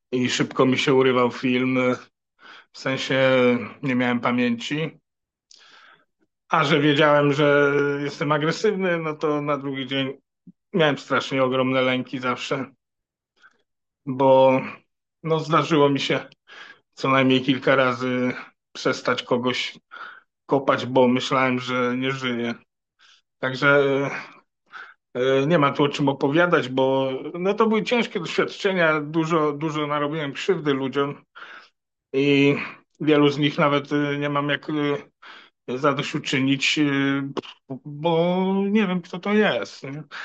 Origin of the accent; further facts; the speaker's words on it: Koszalin, West Pomeranian Voivodeship, Poland; ja pochodzę z Koszalina, to tam było Mielno, te nadmorskie klimaty